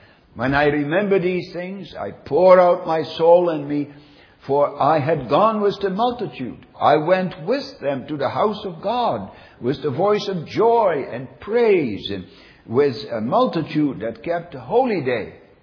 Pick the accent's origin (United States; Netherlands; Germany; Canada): Netherlands; moved away; when people immigrated, you know, you come here, like I came from the Netherlands, and you're totally cut off from your roots.